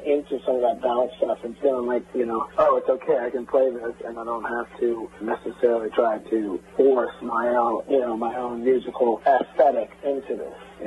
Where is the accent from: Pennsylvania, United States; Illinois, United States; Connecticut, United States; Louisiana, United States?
Louisiana, United States; New Orleans; oh, I'm a drummer from New Orleans